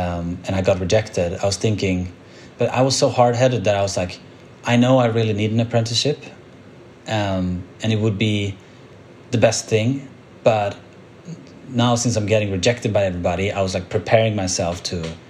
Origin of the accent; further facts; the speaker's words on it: Uddevalla, Västra Götaland, Sweden; English is a second language; I grew up 1 hour outside of Gothenburg in a town called Uddevalla.